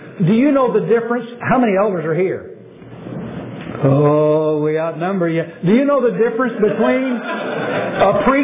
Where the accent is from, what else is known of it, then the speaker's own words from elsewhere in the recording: Fort Worth, Texas, United States; also born or lived in Port Arthur; now in Tennessee, United States; I was born in Port Arthur, Texas. I was raised in Fort Worth, Texas. I know barbecue.